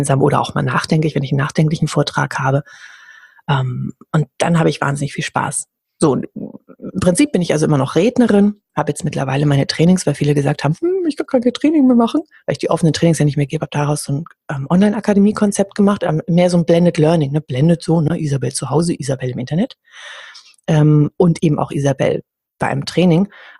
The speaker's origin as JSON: {"language": "German", "region": "Hamburg", "country": "Germany", "said": "Ich komme ja aus Hamburg."}